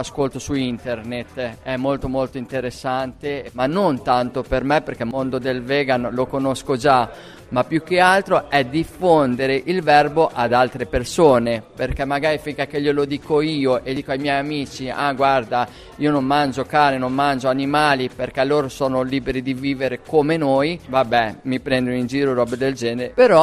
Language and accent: Italian; Gambettola, Emilia-Romagna, Italy; vengo da Gambettola, in provincia di Cesena.